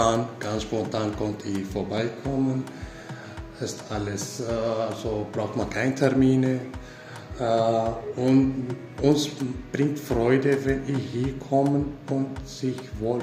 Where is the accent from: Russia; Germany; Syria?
Syria; now in Austria; ich bin Kurde aus Syrien, bin seit 2015 da, also 2016 angefangen zu arbeiten in Österreich.